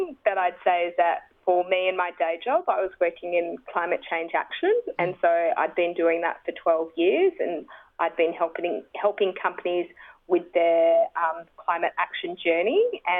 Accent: Australia; I'm an Australian with Goan Indian heritage. So my mum and dad were both born in Goa, from different villages, and they actually both grew up in Kenya. My sister was born in Kenya

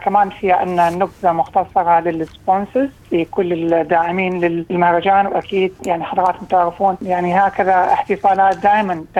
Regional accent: Iraq; now in Australia; إحنا بلدنا أستراليا أكيد. كل يعني انتماءاتنا العراقية والعربية ما ننساها ونفتخر بها

